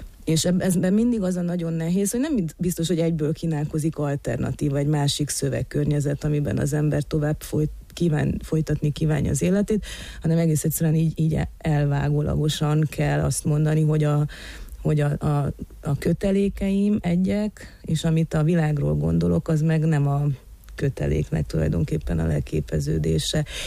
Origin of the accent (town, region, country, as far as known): Târgu Mureș, Mureș County, Romania